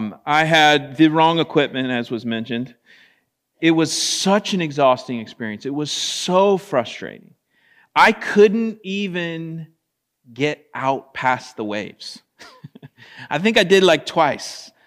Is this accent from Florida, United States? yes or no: yes; Florida, United States; When I was young and I grew up in Florida, I didn't grow up at the beach, but close enough to it